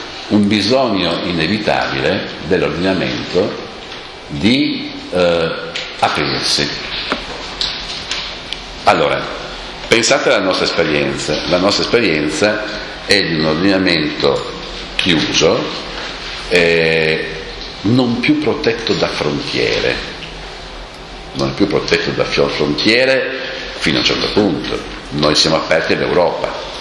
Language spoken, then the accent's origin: Italian; Trieste, Friuli-Venezia Giulia, Italy; also born or lived in Bolzano; sono nato a Bolzano veramente, ma ho vissuto quasi i primi anni a Trieste, fino al 1954